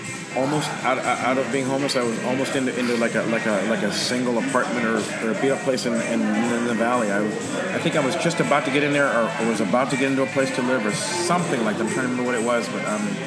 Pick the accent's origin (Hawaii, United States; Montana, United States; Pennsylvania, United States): Hawaii, United States; born there; I was, yeah. Mm-hmm. A lot of people think I was born in Kenya, but.